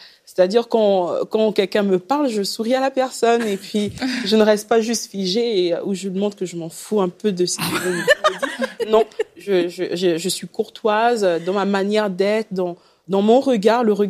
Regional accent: Gabon; Et chez nous, au Gabon, on le voit beaucoup.

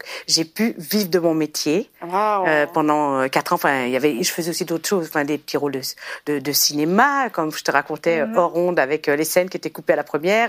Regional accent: France

